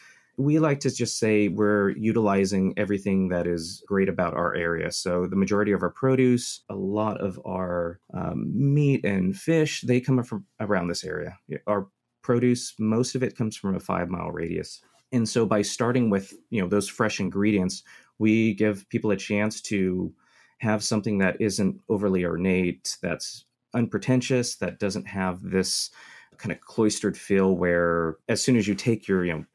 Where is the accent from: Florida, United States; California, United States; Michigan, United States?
California, United States; Lompoc; born there; And being a longtime resident of the Valley, like I was born in Lompoc